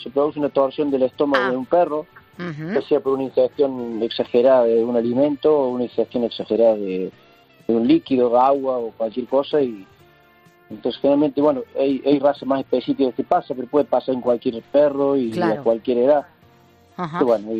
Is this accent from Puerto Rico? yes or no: no; Argentina; now in A Coruña, Spain; soy argentino. Hace 7 años que vivo aquí en España, pero luego ya soy como si fuese aquí.